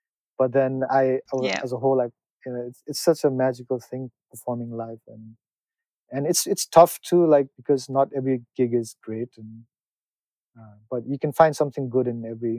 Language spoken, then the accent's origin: English; Nepal; English is a second language; like you said, we came from Nepal.